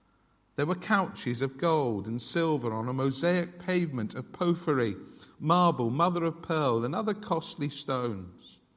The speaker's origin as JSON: {"language": "English", "country": "United Kingdom", "said": "I don't expect you to do it, because we're British."}